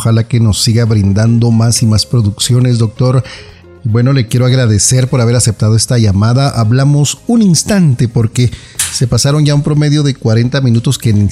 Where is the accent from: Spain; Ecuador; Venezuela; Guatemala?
Guatemala; nosotros como guatemaltecos o como latinos